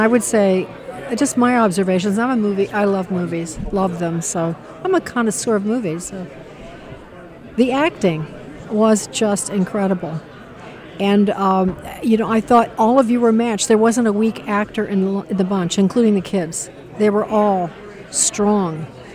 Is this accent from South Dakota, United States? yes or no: no; Chicago, Illinois, United States; I'm from Chicago, so Cabrini was a familiar. We have Cabrini Green used to be our projects.